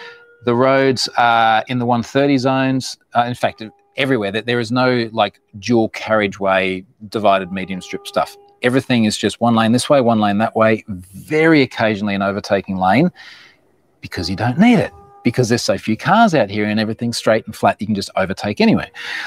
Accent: Queensland, Australia; my home state of Queensland

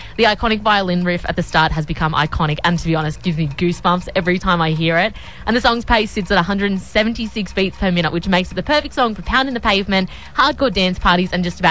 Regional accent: Newcastle, New South Wales, Australia; we are both from Newcastle … I originally.

